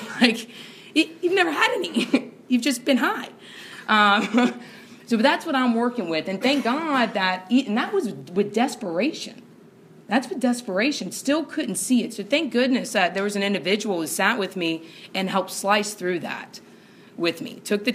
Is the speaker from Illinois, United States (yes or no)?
no; North Carolina, United States; And I'm from North Carolina, right?